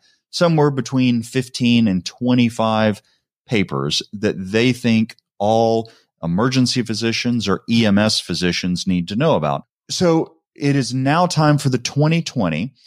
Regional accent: Texas, United States; As a Texan, every once in a while, you just got to go make the pilgrimage down to the Alamo.

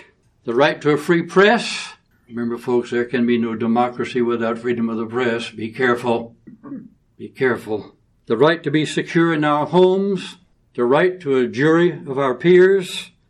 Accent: United States; But I knew this. I'm an American. And everybody I know around me is an American.

